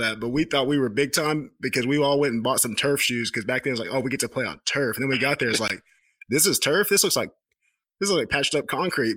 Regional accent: Fort Gibson, Oklahoma, United States; I know for me in Fort Gibson, I didn't have Texas fans around me that were talking trash all year

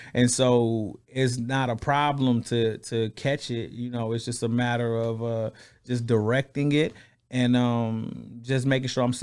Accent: Flint, Michigan, United States; Because I'm from Flint, Michigan, where it's not really a lot of people

